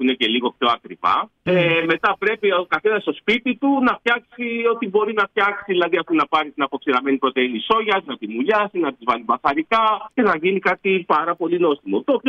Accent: Greece; Η κουζίνα μας από μόνη της, αν και το έχουμε ξεχάσει πλέον σαν Έλληνες, είναι από μόνη της 60% vegan.

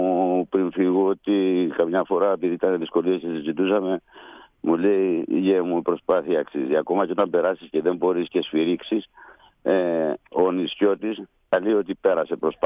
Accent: Koufonisia, South Aegean, Greece; Εγώ είμαι από το Κουφονήσι.

